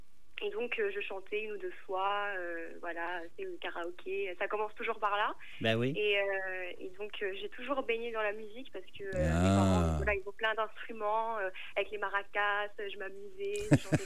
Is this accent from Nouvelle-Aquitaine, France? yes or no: yes; Bordeaux, Nouvelle-Aquitaine, France; Et je suis lycéenne en seconde et je viens de Bordeaux.